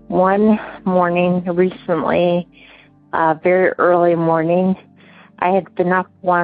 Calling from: Appleton, Wisconsin, United States; I'm calling from Appleton, Wisconsin, your home state, and I just had a couple things I wanted to share.

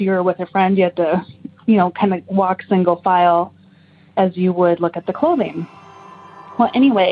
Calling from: Minnesota, United States; I'm calling from Minnesota and I'm a newer listener.

